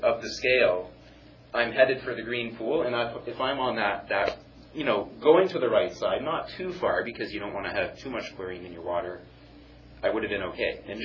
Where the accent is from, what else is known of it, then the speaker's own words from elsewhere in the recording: Canada; have I come all the way from Canada to give you guys a chemistry lesson?